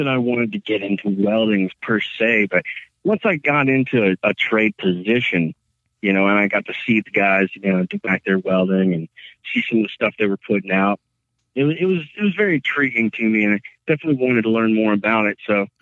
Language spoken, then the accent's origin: English; Lynchburg, Virginia, United States; I have always been a native of Virginia. Unfortunately, I was born and raised in Lynchburg, Virginia.